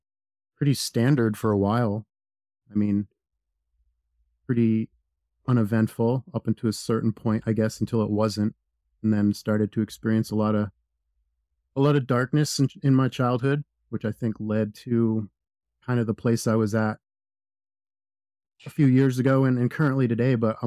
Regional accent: Concord, New Hampshire, United States; also born or lived in Arizona; Yeah, born and raised in New Hampshire, born in Concord, New Hampshire, which is ironically where I work now. The department I'm on, the fire department. Lived in New Hampshire most of my life. Did a short stint in Arizona when I was younger

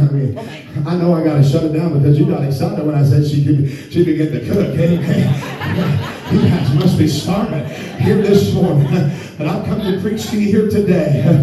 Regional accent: Oildale, California, United States; I grew up in Oildale. We didn't have bed frames. They were on those milk crates.

